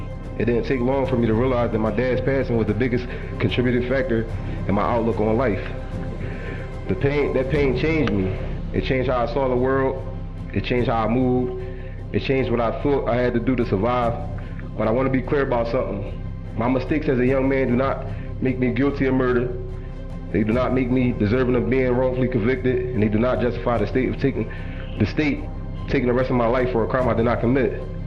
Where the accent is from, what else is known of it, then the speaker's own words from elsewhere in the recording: Philadelphia, Pennsylvania, United States; I was born and raised in Philadelphia, North Philly. And anybody knows me, I'm Philly through and through.